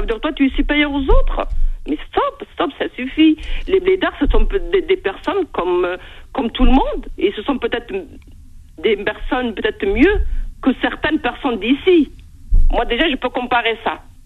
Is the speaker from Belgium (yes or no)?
no; France; moi, je suis née en France. Moi, j'ai grandi en France.